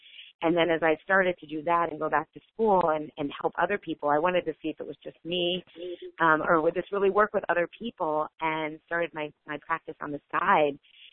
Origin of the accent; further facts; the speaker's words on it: Pittsburgh, Pennsylvania, United States; I know, I grew up in Pittsburgh. The winters were brutal.